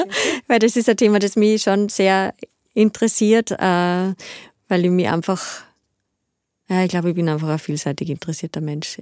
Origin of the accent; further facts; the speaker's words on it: Linz, Upper Austria, Austria; now in Graz, Austria; ich bin ja ursprünglich aus Linz